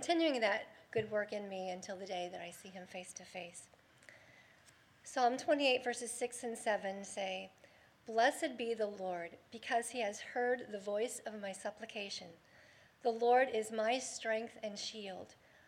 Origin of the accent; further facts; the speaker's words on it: St. Albans, West Virginia, United States; I was born in … And I grew up in the town of St. Albans